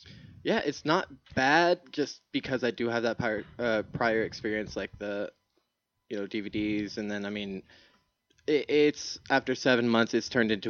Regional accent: Nebraska, United States; I grew up in Nebraska, and out of there they

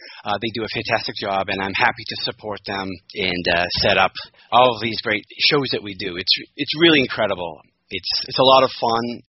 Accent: Boston, Massachusetts, United States; So I am originally from New England. Grew up in the Boston area

